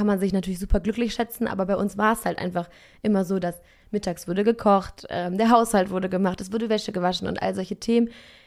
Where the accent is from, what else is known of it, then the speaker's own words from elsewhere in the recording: North Rhine-Westphalia, Germany; ich bin hier ganz in der Nähe von Münster aufgewachsen, auf dem Dorf.